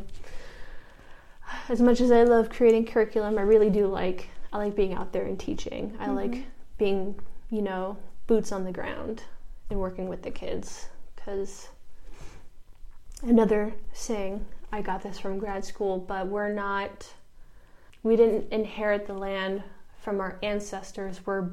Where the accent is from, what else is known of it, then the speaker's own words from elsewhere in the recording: Ohio, United States; I grew up in Ohio, where it's flat and cornfields.